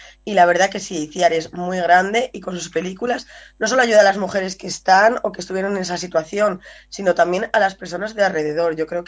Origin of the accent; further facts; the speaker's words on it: Mieres, Asturias, Spain; Y ya no solo te digo de Gijón, sino de Asturias entero, porque yo soy de Mieres, por ejemplo.